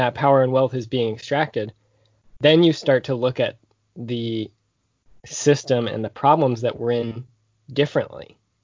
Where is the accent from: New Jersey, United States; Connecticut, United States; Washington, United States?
Washington, United States; Seattle; I grew up in Seattle in this post-WTO era